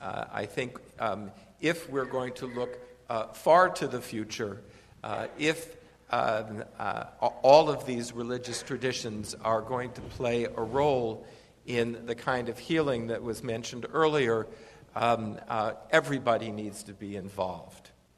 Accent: Cincinnati, Ohio, United States; For me, growing up in Cincinnati, Ohio, Shabbat dinner, Passover seders, without somebody from either the Catholic Church or a Protestant church at our table was an unusual evening.

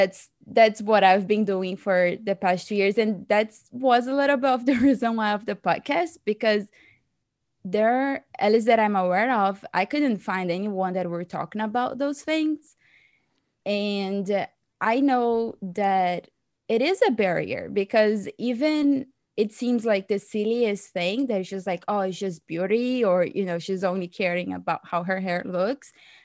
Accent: Brazil; English is a second language; because growing up, even though I'm from Brazil, which is considered a diverse country, I was in spaces that people didn't really have curly hair.

